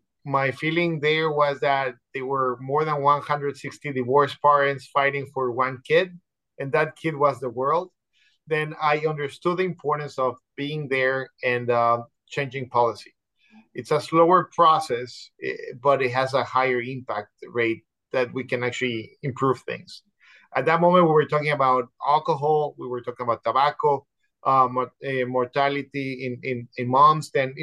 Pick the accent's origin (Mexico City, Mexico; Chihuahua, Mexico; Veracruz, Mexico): Mexico City, Mexico; moved away as an adult; Born and raised in Mexico City, was there until I was probably like 20-something years old.